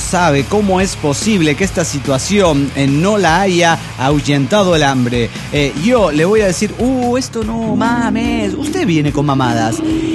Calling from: León, Guanajuato, Mexico; de León, Guanajuato.

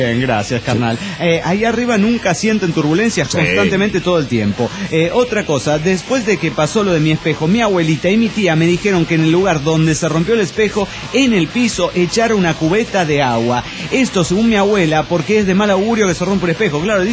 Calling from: Mexico City, Mexico; de Ciudad de México, México.

